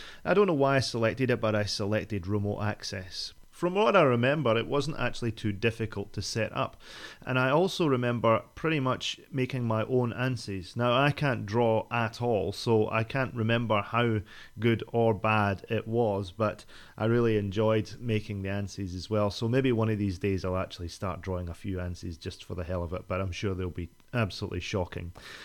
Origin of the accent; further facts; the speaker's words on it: Scotland, United Kingdom; now in New Zealand; As you might tell, I'm not from America. I was born and raised in Scotland. I live in New Zealand now